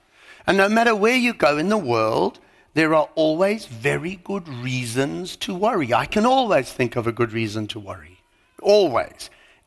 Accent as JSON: {"language": "English", "country": "South Africa", "said": "So let's talk about South Africa. You probably didn't pick up from my accent, but that's where I'm from."}